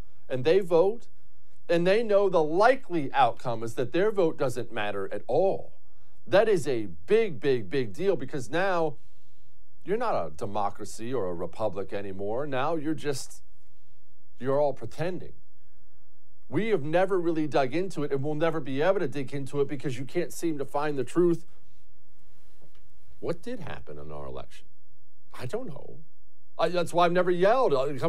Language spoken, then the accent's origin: English; United States; I personally am totally guilty of taking them for granted most of my life as an American.